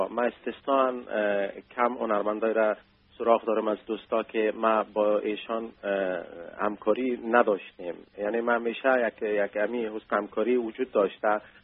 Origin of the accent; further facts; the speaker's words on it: Afghanistan; با حفظ رسالتی که نسبت به وطنم و نسبت به موسیقی کشورم دارم